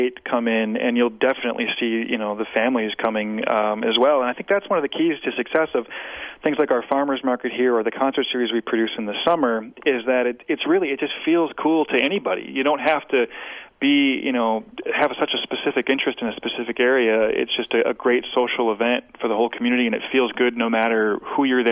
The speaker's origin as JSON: {"language": "English", "region": "Wisconsin", "country": "United States", "said": "We're from Wisconsin. We live here."}